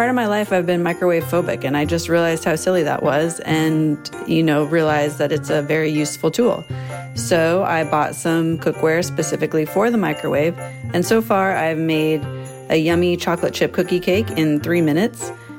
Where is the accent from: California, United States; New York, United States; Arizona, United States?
Arizona, United States; Tucson; I'm from Tucson, Arizona.